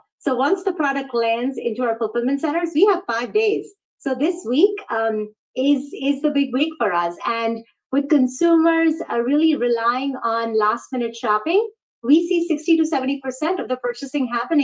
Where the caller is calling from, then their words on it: Hyattsville, Maryland, United States; I am dialing in from Hyattsville, Maryland, which is one of our largest fulfillment centers